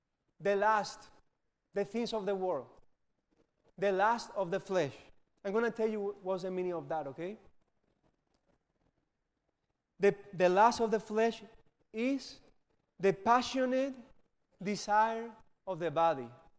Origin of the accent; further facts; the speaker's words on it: Spain; English is a second language; I am from Spain.